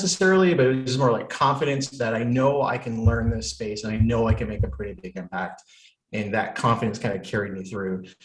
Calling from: Detroit, Michigan, United States; I am tuning in from downtown Detroit, Michigan. Boom, beautiful Detroit.

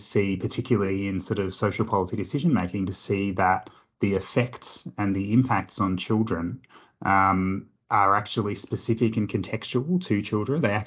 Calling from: Canberra, Australian Capital Territory, Australia; I'm talking from Canberra

